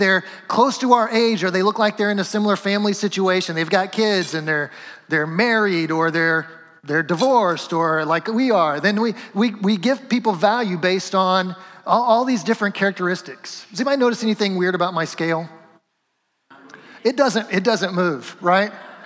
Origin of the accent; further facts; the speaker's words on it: the South, United States; So I grew up in the South, and I went to college in the South, but the college I went to was mysteriously populated with Midwesterners, right?